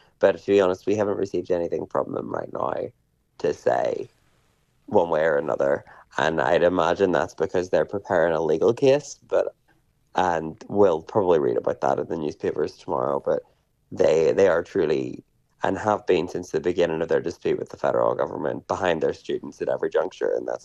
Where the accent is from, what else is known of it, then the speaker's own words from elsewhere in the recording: Northern Ireland, United Kingdom; I'm originally from the north. I'm from County Down.